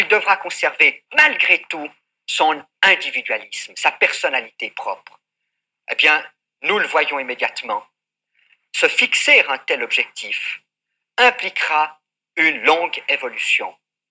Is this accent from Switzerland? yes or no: yes; Romandy, Switzerland; chez nous en Suisse romande